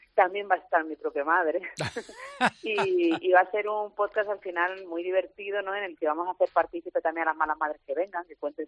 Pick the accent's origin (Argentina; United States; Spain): Spain; Málaga, Andalusia; como malagueña, pues me hace mucha ilusión